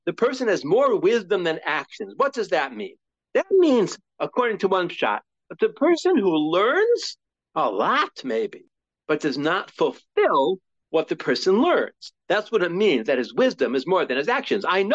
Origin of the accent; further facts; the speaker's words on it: Monticello, New York, United States; when I was growing up in Monticello, New York, on Erev Pesach one year, we had a crabapple tree